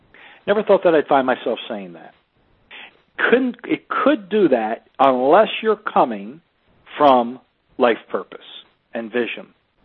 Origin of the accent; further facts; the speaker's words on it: Baltimore, Maryland, United States; now in Tampa, United States; I live in Tampa Bay, Florida. Now, let's say that I want to go to my hometown of Baltimore, Maryland, right?